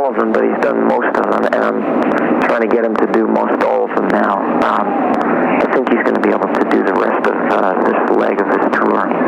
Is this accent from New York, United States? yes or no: yes; New York, United States; I grew up around New York, so when I was a kid, I was a Yankee fan